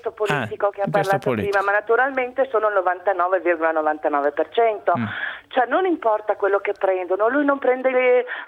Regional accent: Veneto, Italy; Io sono vicentina, lo adoro il vicentino, il cogollese dove abito io

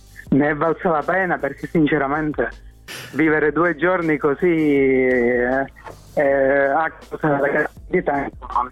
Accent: Santa Severina, Calabria, Italy; now in Milan, Italy; la prima cosa che ho fatto quando sono tornato a Santa Severina, che è il mio paese

